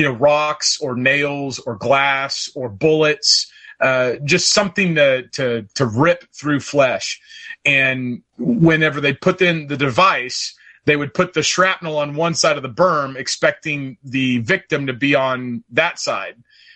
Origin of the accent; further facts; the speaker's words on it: Oklahoma, United States; I'm from Oklahoma, so I wasn't there.